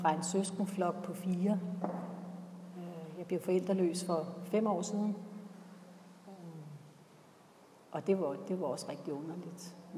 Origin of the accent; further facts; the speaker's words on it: Esbjerg, Region of Southern Denmark, Denmark; Jeg kommer jo så fra Esbjerg.